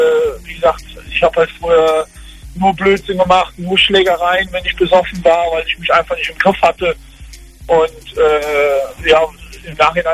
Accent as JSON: {"language": "German", "region": "North Rhine-Westphalia", "country": "Germany", "said": "ich komme aus dem Kölner Raum, gerade Karneval"}